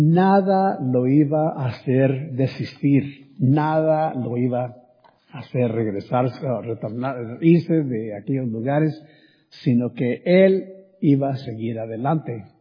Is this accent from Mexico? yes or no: yes; Miguel Auza, Zacatecas, Mexico; Yo nací en México, fui a la escuela ahí en mi pueblo de Miguel Alza, Zacatecas, hasta primero de secundaria.